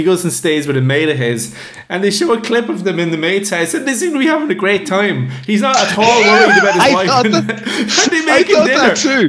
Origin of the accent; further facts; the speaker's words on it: Ireland; as an Irish person, I feel like I should say Morin